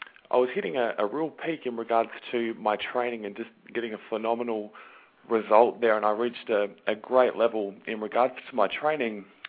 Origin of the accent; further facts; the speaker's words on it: Adelaide, South Australia, Australia; and I'm actually from Adelaide in Australia.